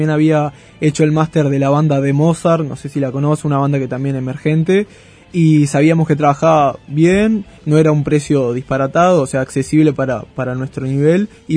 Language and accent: Spanish; Canelones, Uruguay; porque nosotros somos de Canelones